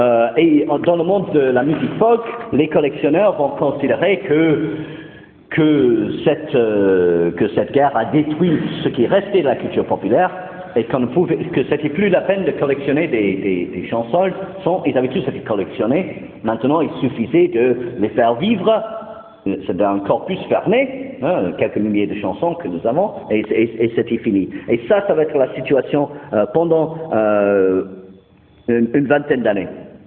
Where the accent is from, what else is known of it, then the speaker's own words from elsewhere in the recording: England, United Kingdom; French is a second language; Et puisque je suis anglais d'Angleterre, je tiens à défendre un petit peu la musique folklorique anglaise.